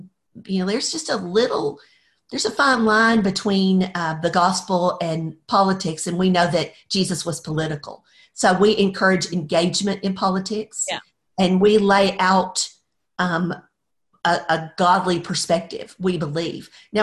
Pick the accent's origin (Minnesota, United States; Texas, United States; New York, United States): Texas, United States; Dallas; I grew up in Dallas in Oak Cliff. I don't know if you know Oak Cliff, but a beautiful, wonderful place to live.